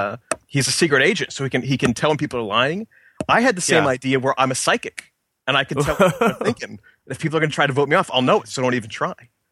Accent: Kansas City, Missouri, United States; I'm an accountant. I'm from Kansas City, Missouri.

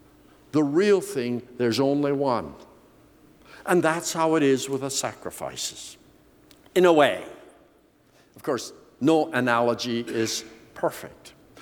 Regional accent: Canada; We're Canadian. We do hockey.

